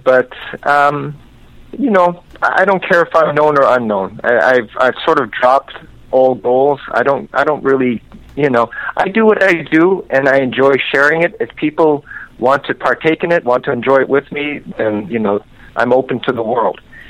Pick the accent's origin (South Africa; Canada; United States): Canada; born there; I was born in Canada.